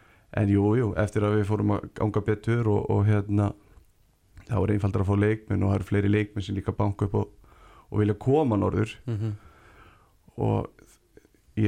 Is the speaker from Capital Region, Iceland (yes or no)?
no; Ólafsfjörður, Northeastern Region, Iceland; Ég Ólafsfirðingur.